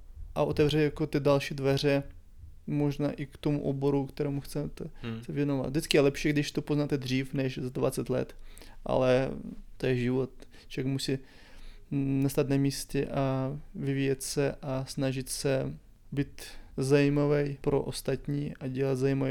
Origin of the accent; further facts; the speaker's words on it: Ukraine; Czech is a second language; now in Czechia; Ano, jsem původem z Ukrajiny